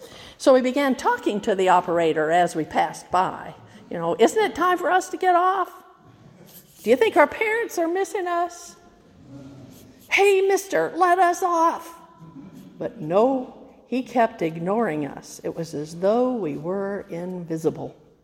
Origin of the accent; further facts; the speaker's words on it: Lenox, Iowa, United States; The owners of the carnival were from my hometown, which at that time was in the southwest of Iowa. And every year during the 4th of July and a few days either before or after, they would come back to Lenox